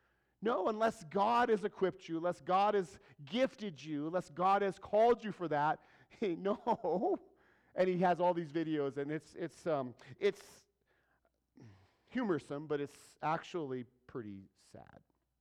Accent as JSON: {"language": "English", "town": "Pueblo", "region": "Colorado", "country": "United States", "said": "we hit Pueblo. And I'm from Pueblo."}